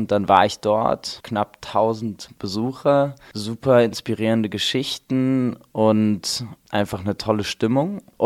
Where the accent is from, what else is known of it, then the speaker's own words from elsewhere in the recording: Heidelberg, Baden-Württemberg, Germany; now in Freiburg, Germany; Ich komme aus Heidelberg. Ich bin in Heidelberg geboren und aufgewachsen und bin 2015 nach Freiburg gezogen